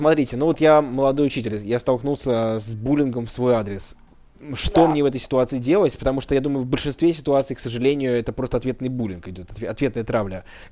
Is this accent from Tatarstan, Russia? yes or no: no; Saint Petersburg, Russia; Это очень приятно, потому что я сам из Петербурга.